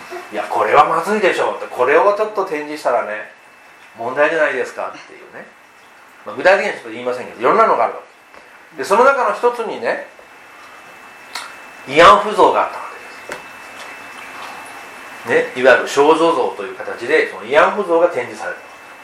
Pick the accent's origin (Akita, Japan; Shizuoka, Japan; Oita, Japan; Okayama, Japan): Okayama, Japan; 昨日はふるさとの岡山ね、